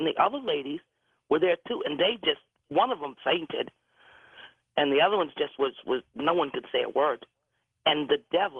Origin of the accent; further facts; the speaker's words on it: Maine, United States; I was brought up in Maine, and I don't want to tell you exactly the town because everyone will know, but it's a little small town. It had 4,000 people population in that town that I live in.